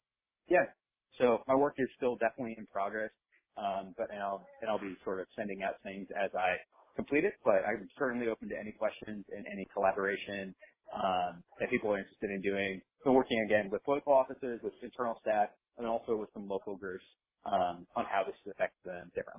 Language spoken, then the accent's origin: English; Iowa, United States; But I'm from Iowa originally, and I graduated college, and I moved home for 2 weeks before coming out to New York.